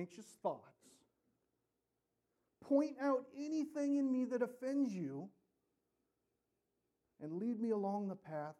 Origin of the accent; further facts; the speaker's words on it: United States; You know, I mean, heck, I grew up in America.